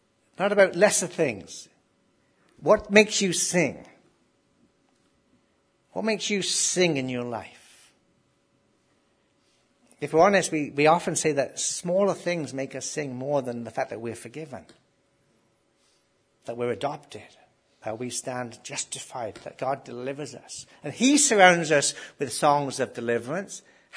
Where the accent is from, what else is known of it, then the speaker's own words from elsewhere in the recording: England, United Kingdom; I grew up in England at the old soccer games